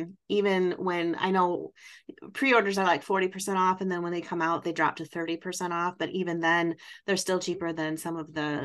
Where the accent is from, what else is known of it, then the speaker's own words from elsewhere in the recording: Wisconsin, United States; Well, I'm from Wisconsin, so Tennessee is south to us.